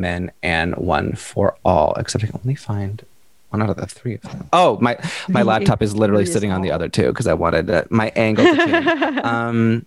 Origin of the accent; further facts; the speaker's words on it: Midwest, United States; also born or lived in Wisconsin; I'm from the Midwest. I spent 8 years in Wisconsin. I know about a lot of snow.